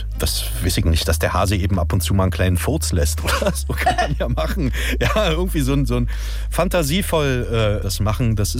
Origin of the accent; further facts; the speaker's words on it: Berlin, Germany; accent: Berlin; Oder ich bin Berliner, das hört man ja auch.